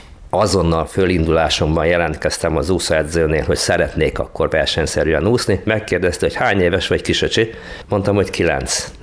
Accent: Szeged, Csongrád-Csanád, Hungary; born there; moved away; Szegeden születtem, hát gyakorlatilag most már 70 évvel ezelőtt. Szüleim is tőzsgyökeres szegediek voltak, a család régóra visszavezethető Szegedre. Szeretem is ezt a város nagyon, és sajnálom is, hogy ott kellett hagynom.

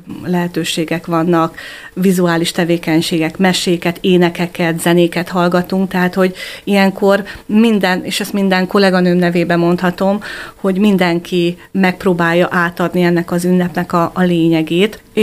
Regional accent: Hungary; igen, magyarok vagyunk

